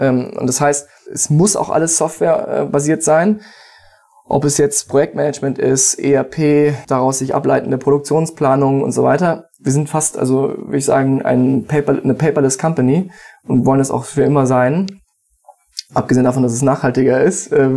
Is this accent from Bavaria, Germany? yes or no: no; Wiesbaden, Hesse, Germany; Aus Wiesbaden.